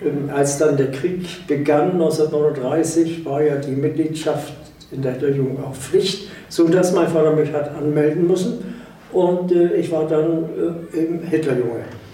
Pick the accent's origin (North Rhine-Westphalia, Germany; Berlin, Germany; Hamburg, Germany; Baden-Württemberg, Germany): Hamburg, Germany; born there; Ich bin geborener Hamburger, habe zuerst in St. Georg gewohnt, dann in Aibig und später in Hammerburg, wo wir dann auch ausgebombt wurden.